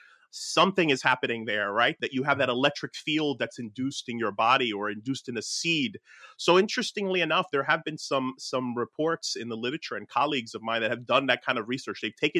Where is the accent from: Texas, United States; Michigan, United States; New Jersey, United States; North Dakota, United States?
New Jersey, United States; Newark; my hometown of like Newark, New Jersey